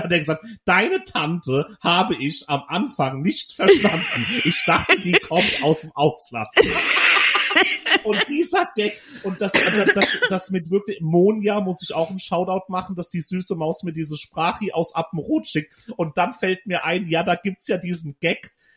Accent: Hesse, Germany; relativ schnell kam ein Ort aus dem Vogelsberg, aus meiner Heimat.

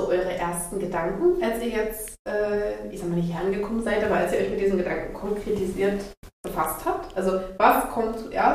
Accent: Gera, Thuringia, Germany; ich komme aus Gera, da erzähle ich halt jetzt vielleicht 1-2 Mal in diesem und ich liebe meine Heimat, ich wüsste aber, also so, ich bin jetzt hier in Berlin

